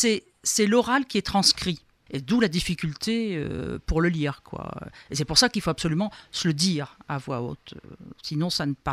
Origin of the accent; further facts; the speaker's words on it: Hauts-de-France, France; accent: Cambrésis patois; Moi, en patois, dans mon patois du Cambrésis, j'aurais dit quinteux.